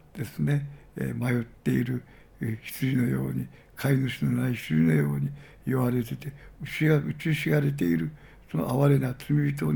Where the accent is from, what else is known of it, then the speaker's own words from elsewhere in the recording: Kumamoto, Japan; 私は熊本出身ですけど、熊本の中心街なんてもう本当に惨憺たるあるさまでした。